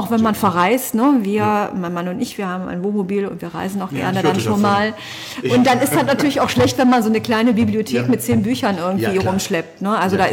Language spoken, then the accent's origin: German; Essen, North Rhine-Westphalia, Germany; born there; Ich bin verheiratet, bin gebürtige Essenerin und lebe aber auch schon seit 26 Jahren mindestens in Solingen und fühle mich einfach auch als Solingerin. Also ich habe ja mehr Zeit hier in Solingen verbracht als in Essen